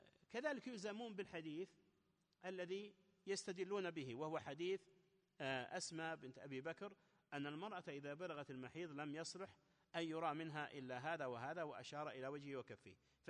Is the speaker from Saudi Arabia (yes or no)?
yes; Najd, Saudi Arabia; فيجعلون أحواضا صغيرة تسمى عندنا في نجد القرو